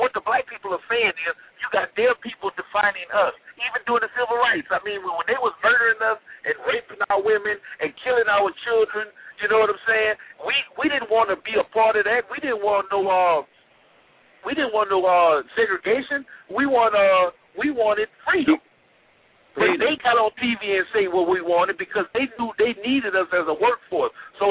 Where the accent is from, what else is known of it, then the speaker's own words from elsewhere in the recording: Baton Rouge, Louisiana, United States; ain't that … I'm from Baton Rouge.